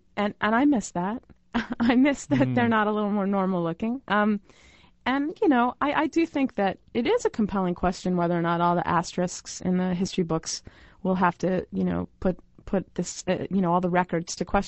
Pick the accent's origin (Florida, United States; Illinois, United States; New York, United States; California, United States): New York, United States; Brooklyn; And, of course, since I'm from Brooklyn, I'm a Mets fan. I was raised by an ex-Brooklyn Dodger fan